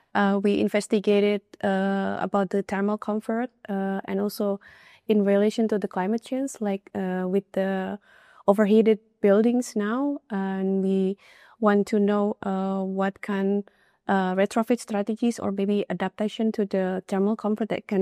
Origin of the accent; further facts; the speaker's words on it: Indonesia; I'm from Indonesia, and my background is from architecture. I did my bachelor in architecture in Indonesia.